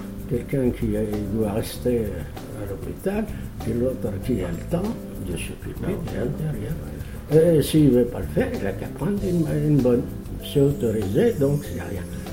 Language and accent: French; Algeria; chez nous, en Algérie